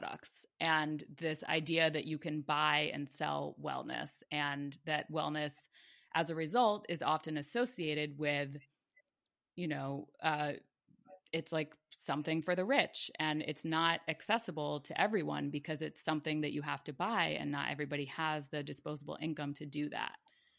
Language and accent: English; Rhode Island, United States; Like, I grew up in Rhode Island.